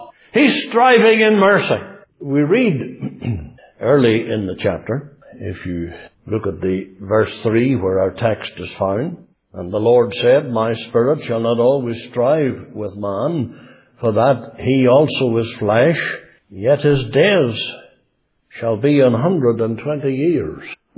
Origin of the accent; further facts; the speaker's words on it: Belfast, Northern Ireland, United Kingdom; also born or lived in County Fermanagh; We moved to Belfast from County Fermanagh, way down in the west of the province, in 1953. I was 10, about that.